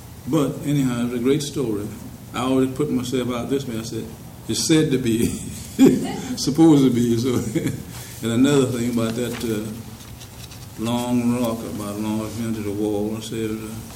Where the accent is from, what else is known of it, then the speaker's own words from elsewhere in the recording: Silver Springs, Florida, United States; born there; I was born in Silver Spring.